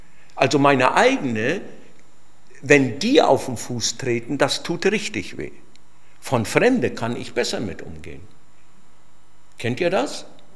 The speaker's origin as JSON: {"language": "German", "town": "Nuremberg", "region": "Bavaria", "country": "Germany", "tie": "born or raised there", "said": "Und ich bin ja aus Mittelfranken, aus Nürnberg, Fürth, komme ich ja gebürtig her. Und da bin ich ja auch aufgewachsen."}